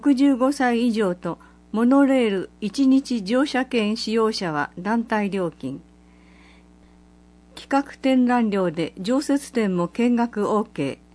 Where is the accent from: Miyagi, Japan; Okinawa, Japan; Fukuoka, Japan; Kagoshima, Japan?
Okinawa, Japan; Urasoe; 生まれも育ちも浦添市の私ですが、知らないことや場所が多くあることに気づかされました。